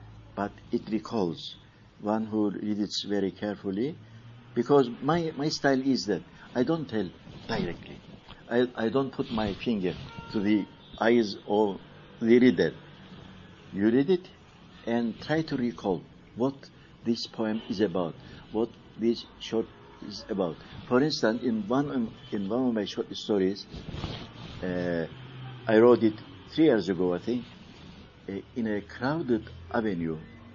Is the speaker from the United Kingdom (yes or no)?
no; Cyprus; I'm from Cyprus. So we say Cypriot, but if you ask me, what Cyprus? How Cyprus? Turkish Cyprus, Turkish Cypriot